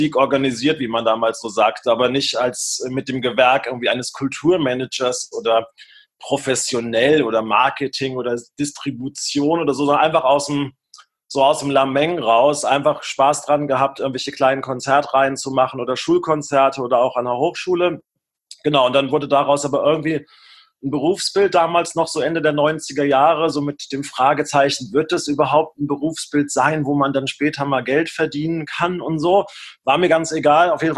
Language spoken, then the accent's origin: German; Limburg an der Lahn, Hesse, Germany; also born or lived in Rendsburg / Bremen; noch 48 Jahre alt, bald 49. Ich komme eigentlich aus Rendsburg, da bin ich immer nur kurz gewesen, dann in Limburg an der Lahn. Aufgewachsen. Mein Vater war und ist evangelischer Pfarrer, also im katholischen Limburg, protestantisch aufgewachsen und dann aber nach Bremen gezogen, so zur 7., 8. Klasse.